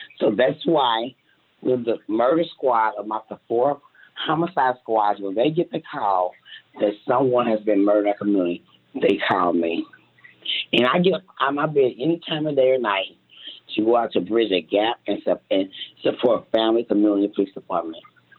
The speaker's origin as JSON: {"language": "English", "town": "Kansas City", "region": "Missouri", "country": "United States", "tie": "born or raised there", "said": "As a mother, I've been born and raised in Kansas City. I never thought it would happen to me, but it did."}